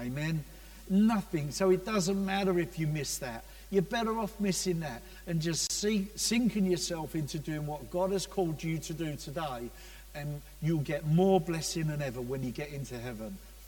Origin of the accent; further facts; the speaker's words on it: Basildon, East of England, United Kingdom; I come from Basildon and they're all white.